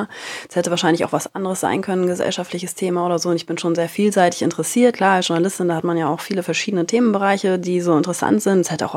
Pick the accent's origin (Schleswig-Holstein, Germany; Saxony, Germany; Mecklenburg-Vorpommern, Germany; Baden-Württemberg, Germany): Mecklenburg-Vorpommern, Germany; Rostock; Wir kommen beide ursprünglich aus Rostock und ich glaube, da ist man ja, weiß ich auch nicht, regional ein bisschen schüchterner oder zurückhaltender auch.